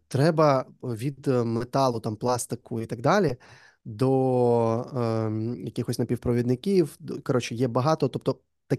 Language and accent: Ukrainian; Odesa, Odesa Oblast, Ukraine; і я, і Андрій, ми з Одеси.